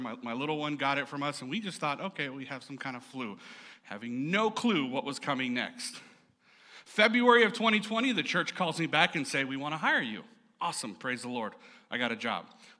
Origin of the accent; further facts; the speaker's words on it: El Paso, Texas, United States; our church in El Paso, Texas. It's where I'm originally from. Born and raised in Texas, I'm a Texas boy.